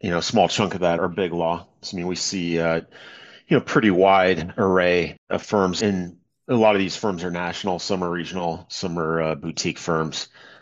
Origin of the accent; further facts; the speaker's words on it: Chicago, Illinois, United States; Yeah, so I was born in Chicago. First 10 years of my life were spent on Marine Corps bases.